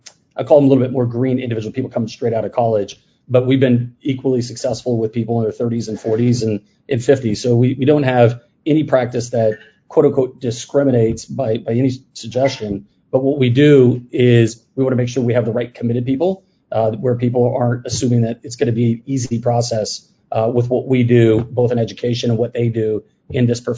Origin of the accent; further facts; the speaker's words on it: Phoenix, Arizona, United States; we're both from Phoenix. And so it was a great opportunity to give back to our roots there in the Arizona area.